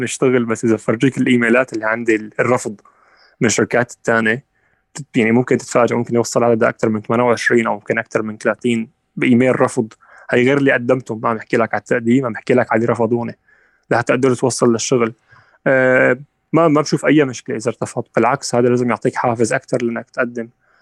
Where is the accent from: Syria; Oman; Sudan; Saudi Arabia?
Syria; now in Europe; نحن خبرة الحرب اللي عشناها كسوريين هي خبرة بحد ذاتها